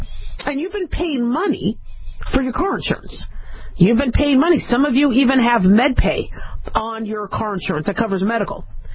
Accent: Phoenix, Arizona, United States; I sometimes get an accent, you know, growing up in Phoenix and being around a lot of cowboys, you know.

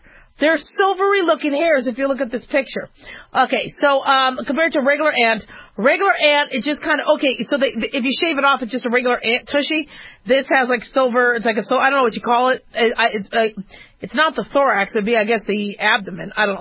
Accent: Scottsdale, Arizona, United States; Man, I grew up in Scottsdale in Phoenix, Arizona. 104 was winter.

